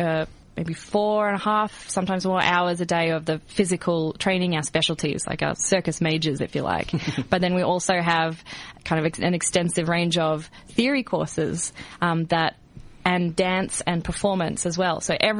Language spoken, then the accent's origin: English; Melbourne, Victoria, Australia; Oh, I'm from Melbourne.